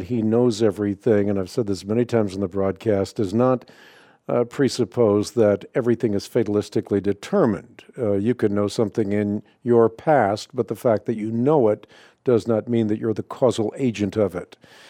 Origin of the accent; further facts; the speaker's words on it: Netherlands; first language Dutch; English is a second language; I'm Dutch. Dutch is my first language.